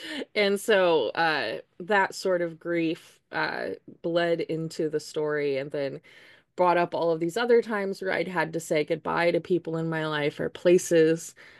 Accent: Nebraska, United States; I grew up in Nebraska, where we have the Missouri River, but we don't have any big bodies of water with beaches.

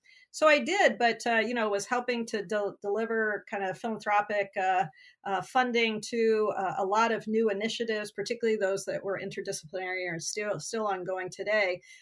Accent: Illinois, United States; father was a teacher of religion at the Olivet Nazarene University, a small liberal arts college there in my hometown. And I grew up wanting to be a teacher.

